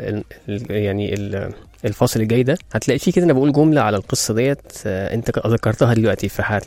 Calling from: United Arab Emirates; انا سعيد اني بتواصل معك من الامارات

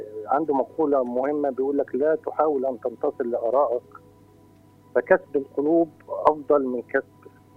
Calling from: Egypt; أتكلم من مصر

